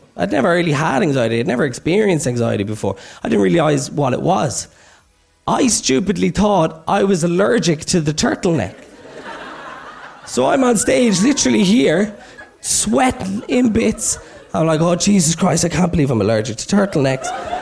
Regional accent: Drogheda, Leinster, Ireland; also born or lived in Meath; I'm from Meath, so to them, I'm a foreigner. But I went through a lot of phases when I was growing up in Drogheda.

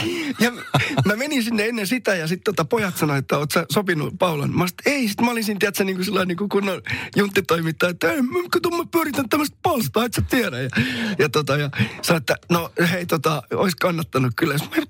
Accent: Somero, Southwest Finland, Finland; born or raised there

